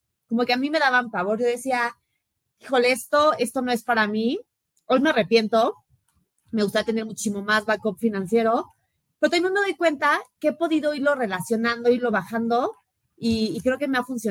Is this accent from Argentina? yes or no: no; Querétaro, Mexico; yo soy de Querétaro, estuve un año estudiando en el TEC de Monterrey.